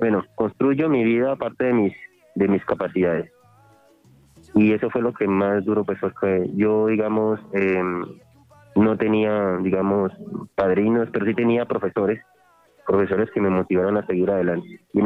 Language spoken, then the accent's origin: Spanish; San José del Guaviare, Guaviare, Colombia; moved away; he estado en otras ciudades y no cambio mi tierrita. Lamentablemente tuve que sacrificar mi lugar natal por perseguir mis sueños. Pero llevo verdad a San José del Guaviare en todo mi corazón